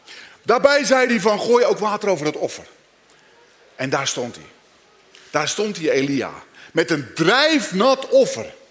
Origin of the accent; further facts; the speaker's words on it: Katwijk, South Holland, Netherlands; Is dat alleen omdat ik uit Katwijk kom of zo?